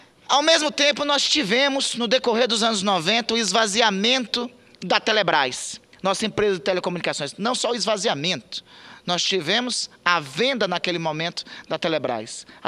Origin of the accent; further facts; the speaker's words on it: Amapá, Brazil; lá no meu estado do Amapá